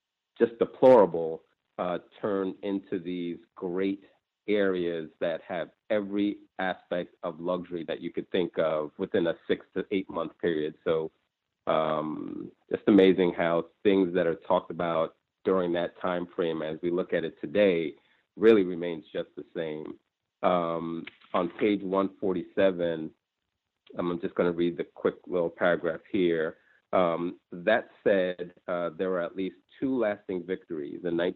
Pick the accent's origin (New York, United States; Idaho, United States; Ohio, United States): New York, United States; New York City; I grew up in Brooklyn, and Like our earlier caller, I didn't live in the projects myself, but all of my friends did